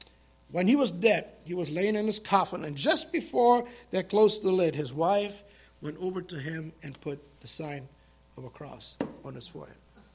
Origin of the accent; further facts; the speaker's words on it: Germany; When I grew up in Germany